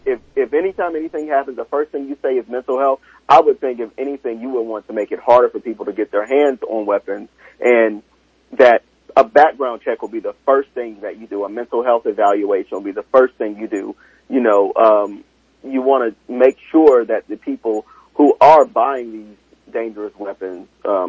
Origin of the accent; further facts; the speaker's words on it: South Carolina, United States; I know I'm from South Carolina, and I know my dad and my uncles, like, everybody owns guns